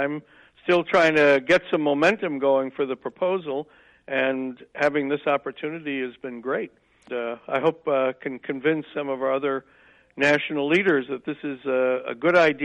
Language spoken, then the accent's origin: English; Dubuque, Iowa, United States; I grew up in Dubuque as a city kid.